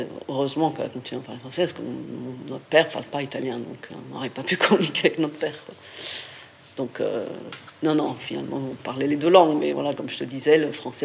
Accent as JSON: {"language": "French", "country": "France", "said": "Et puis, moi, je suis française"}